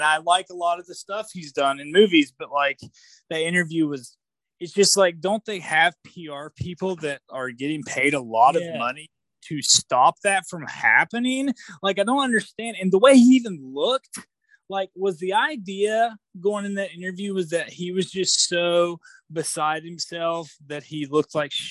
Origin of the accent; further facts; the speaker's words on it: United States; call me old fashioned, but I'm an American, so I refuse to play that game.